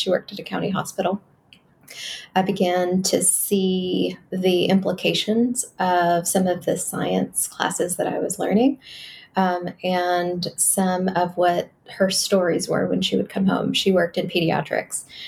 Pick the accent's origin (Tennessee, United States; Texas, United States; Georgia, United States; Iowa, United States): Texas, United States; Carrollton; also born or lived in Dallas; Yeah, I grew up in Northeast Texas, born in Dallas, grew up in a suburb of Dallas called Carrollton, went to a large public 5A high school, very sort of Texas suburban upbringing.